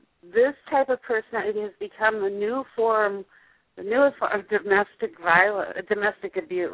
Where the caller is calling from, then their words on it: Minneapolis, Minnesota, United States; Minneapolis.